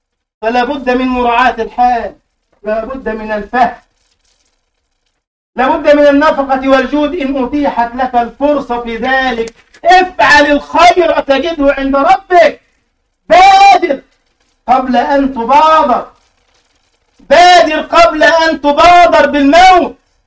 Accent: Egypt; عندنا في مصر مبرد الماء يعني ثلاجة صغيرة للماء

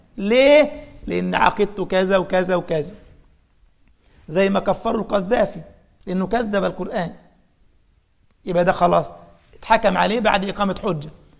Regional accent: Egypt; بدليل شوف مثلا في مصر، أنا مصري، في مصر السنة 12 شهر صح؟

